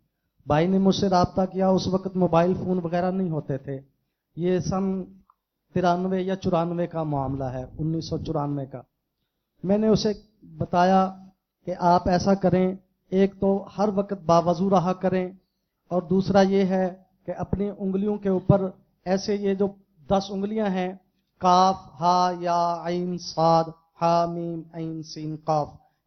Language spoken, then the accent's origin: Urdu; Bahawalnagar, Punjab, Pakistan; میں ضلع بہاول نگر سے آیا ہوں.